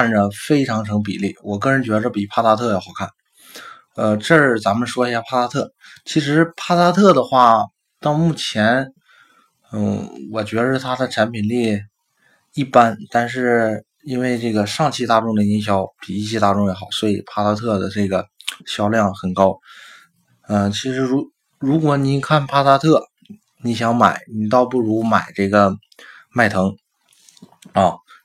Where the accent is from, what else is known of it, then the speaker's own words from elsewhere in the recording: Northeast China, China; accent: Northeastern Mandarin; 我用最直接的东北话啊，因为我是东北人